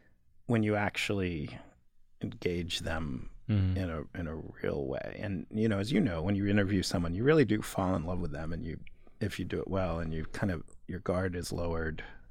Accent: New York, United States; I'm from New York, but I lived away from New York for many years. And then in 2012, I moved back.

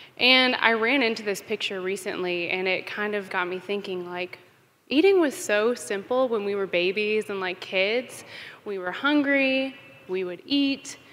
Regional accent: Memphis, Tennessee, United States; Like, I'm from Memphis, it's very low socioeconomic status for a lot of families

